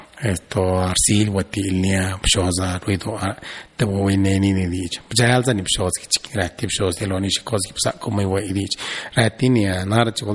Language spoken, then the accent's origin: Spanish; San Baltasar de la Vila, Oaxaca, Mexico; soy originario de San Baltasar de la Vila. Mi pueblo pertenece al municipio de San Dionisio Cotepec, distrito de Tlacolula. Hablo el zapoteco del valle.